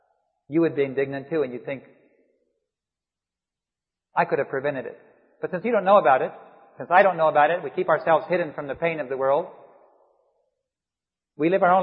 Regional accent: Bolivia; I grew up in Bolivia

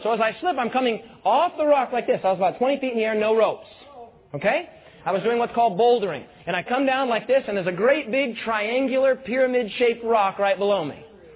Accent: Rapid City, South Dakota, United States; I was from Rapid City, South Dakota.

